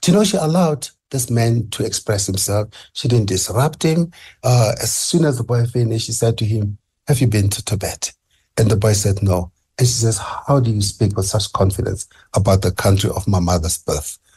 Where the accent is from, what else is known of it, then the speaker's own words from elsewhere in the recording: South Africa; as a South African